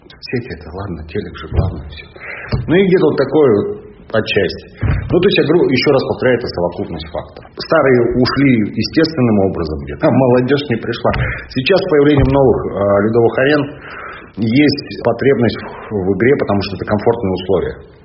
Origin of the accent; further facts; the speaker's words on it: Angarsk, Irkutsk Oblast, Russia; в 98-м году, мне было 17 лет, я сам из Ангарска